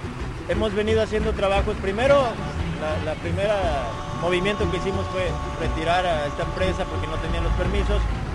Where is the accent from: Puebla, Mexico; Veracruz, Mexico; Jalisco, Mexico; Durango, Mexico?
Veracruz, Mexico; Jalcomulco; Nosotros, los pobladores de Jalcomulco, junto con otros pueblos de cercanía, nos enteramos.